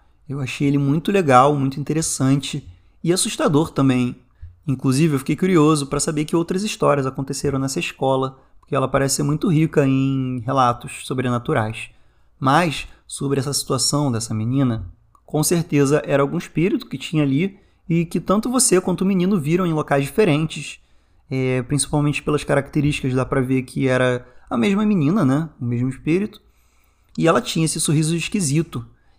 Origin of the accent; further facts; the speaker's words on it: Minas Gerais, Brazil; Sou do interior de Minas e assim que me formei, fui trabalhar em uma escola agrícola que ficava na zona rural, a cerca de 16 quilômetros da minha cidade.